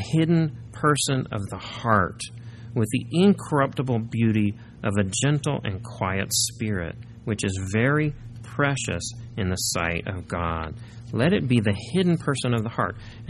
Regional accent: Midwest, United States; I'm from the Midwest.

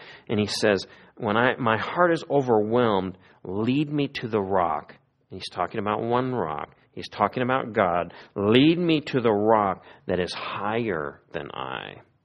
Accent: Missouri, United States; I grew up in Missouri, so by the time I went to Yosemite, I was almost 18.

